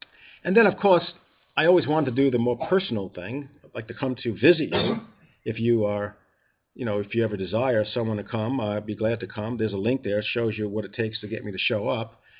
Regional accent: New York, United States; Remember, I'm from New York. We like to talk.

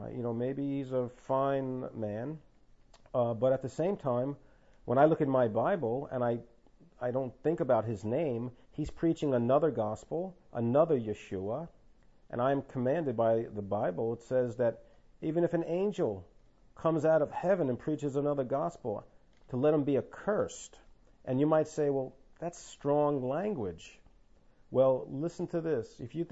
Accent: New York, United States; even in this little town of Tennessee, even though I'm from New York, I sometimes frequent the synagogues

